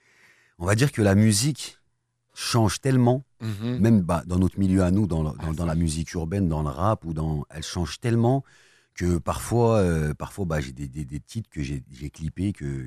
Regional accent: France; je suis né en France, donc j'ai grandi dans une cité

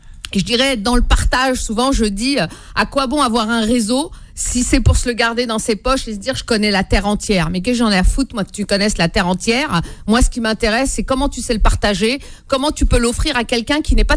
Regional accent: Aubervilliers, Île-de-France, France; je suis issue de Seine-Saint-Denis, j'y suis née, j'ai grandi sur la ville d'Aubervilliers, donc j'y ai fait mes classes

